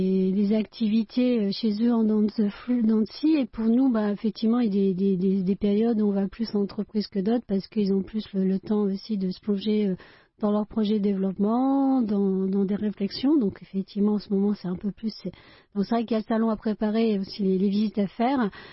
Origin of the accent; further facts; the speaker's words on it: France; c'est en tant que bon français, on est toujours comme ça